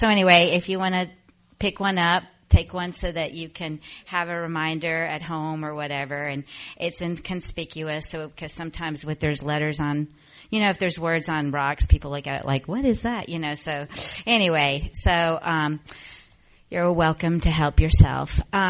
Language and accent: English; Atlanta, Georgia, United States; I always was afraid of L.A. I'm from Atlanta.